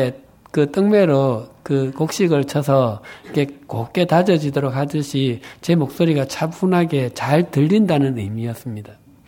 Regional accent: Busan, South Korea; 아시는 바와 같이 제 고향이 부산입니다. 제가 사역하면서 제가 쓰는 그 사투리가 문제가 되리라고 생각해 본 적은 한 번도 없었습니다.

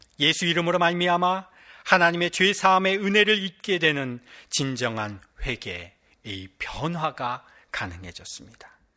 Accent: South Korea; now in United Kingdom; 아시아에서 온, 그것도 어릴 때부터 영국에서 자란 네이티브도 아니고 한국에서 온 한 목사가 주례를 하고 있는 겁니다.

